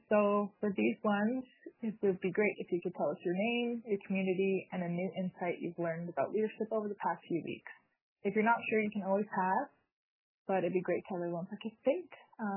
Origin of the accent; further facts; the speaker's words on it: Hay River, Northwest Territories, Canada; now in Alberta, Canada; I'm originally from Hay River, but right now I'm in Old Alberta at school.